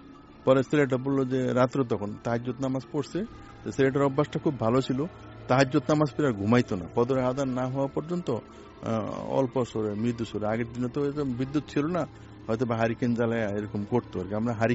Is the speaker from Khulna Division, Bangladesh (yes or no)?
no; Monohardi, Dhaka Division, Bangladesh; আমাদের দেশে বেরিয়ে বলিনি নরসিংদী মনোহরদি, তো এটা আমাদের গ্রামে বেরিয়ে মনোহরদির একটা ঘটনা